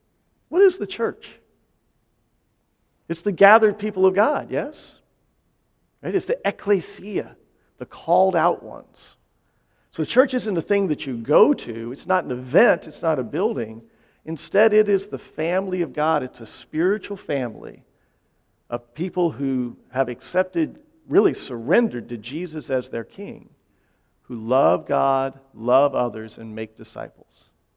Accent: Frankfort, Kentucky, United States; moved away as an adult; now in Bay Area, United States; We came from Frankfort, Kentucky, in Buck Run Baptist Church. We're part of what's called the Send Network and the No Place Left Network, and we've been here for about 4.5 years.

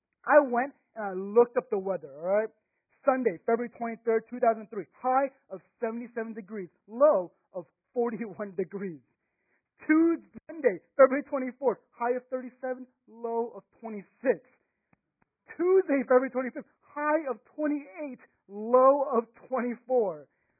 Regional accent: Texas, United States; And growing up in Texas, you don't get weather like what we have right now very often

